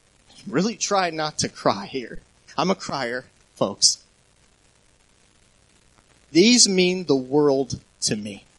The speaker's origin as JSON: {"language": "English", "country": "Botswana", "tie": "born or raised there", "also_born_or_lived": "Cameroon", "said": "I grew up on the continent of Africa in Botswana and Cameroon."}